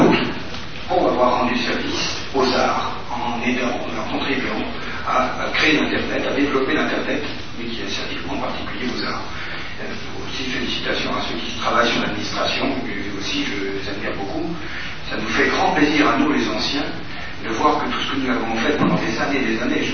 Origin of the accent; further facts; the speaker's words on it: France; Tous, et pas seulement chez nous en France, nous devons développer